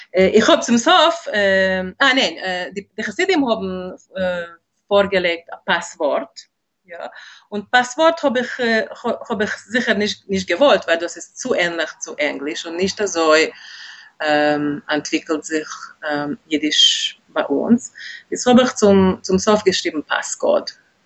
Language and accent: German; Budapest, Hungary; German is a second language; moved away as an adult; Ich bin geboren geworden und aufgewachsen in Budapest, in Ungarn. Und ich habe dort gelebt, bis ich gewesen, also herum 28. Ich bin aufgewachsen in einer jüdischen Sprache, aber eine, was es gewesen im Ganzen assimiliert.